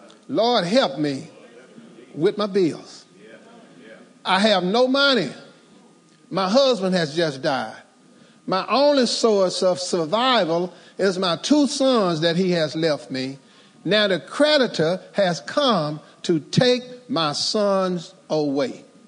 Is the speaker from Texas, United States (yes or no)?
yes; Texas, United States; when I grew up in East Texas, we call it a hoe cake.